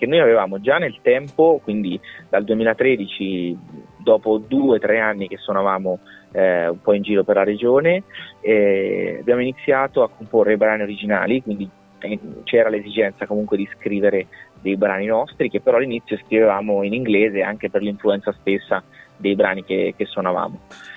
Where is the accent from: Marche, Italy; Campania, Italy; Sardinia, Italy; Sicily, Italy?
Marche, Italy; Ancona; quindi noi siamo tutti di Ancona